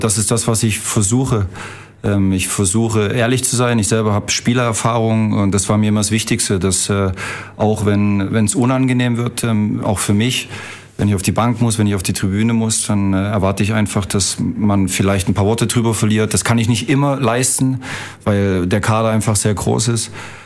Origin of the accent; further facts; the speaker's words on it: Leipzig, Saxony, Germany; Leipzig und dort, wo meine Familie natürlich lebt, das ist dann meine Heimat.